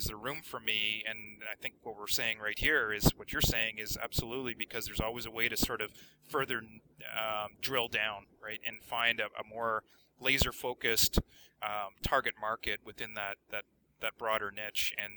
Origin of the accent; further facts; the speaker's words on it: Canada; I think we're frankly just confused, and I'm from Canada, by the way, but not from America